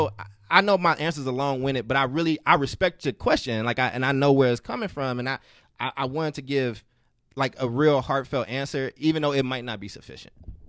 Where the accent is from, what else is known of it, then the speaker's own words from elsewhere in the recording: Chicago, Illinois, United States; and Oakland produces, outside of my hometown of Chicago, per capita.